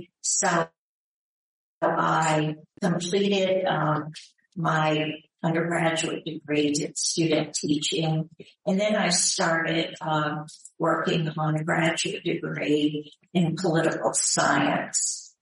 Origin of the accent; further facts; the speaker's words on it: Wells, Texas, United States; moved away as an adult; I was born in Wells, Texas, and raised there until I moved to Montana in 1967.